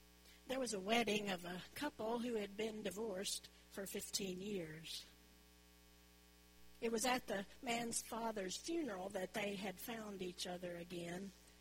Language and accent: English; the South, United States; accent: Southern; people made so many assumptions about who I was as a woman from the South. They made a lot of fun of my accent, which I think is a beautiful accent.